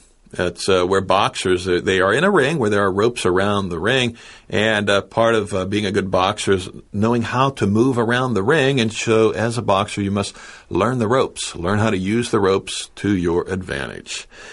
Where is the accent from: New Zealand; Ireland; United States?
United States; Pittsburgh, Pennsylvania; which happens to be in my hometown of Pittsburgh